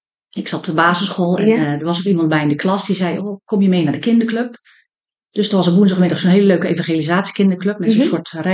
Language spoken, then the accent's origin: Dutch; Limburg, Netherlands; accent: soft G; Ik kom uit Limburg. Nederlandse Limburg.